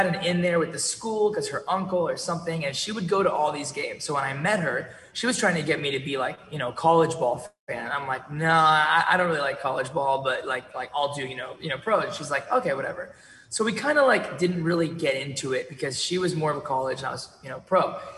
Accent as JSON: {"language": "English", "region": "Florida", "country": "United States", "said": "And I'm from Florida."}